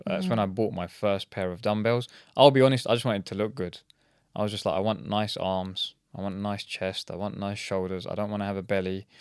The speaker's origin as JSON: {"language": "English", "country": "United Kingdom", "said": "when we go to India, they see us as British people. They don't see us as Indians. And when we're here, they don't see us as British people. They see us as Indians."}